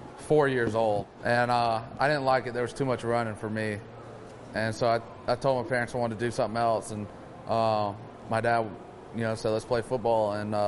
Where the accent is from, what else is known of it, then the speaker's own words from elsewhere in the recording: Alpharetta, Georgia, United States; I'm from Alpharetta, Georgia.